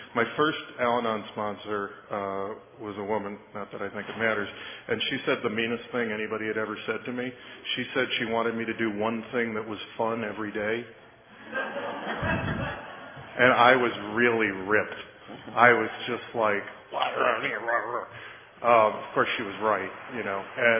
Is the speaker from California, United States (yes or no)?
no; Boston, Massachusetts, United States; also born or lived in Chicago; I'm from Boston, and my home group is. But I was born in Chicago, just to keep the trend going.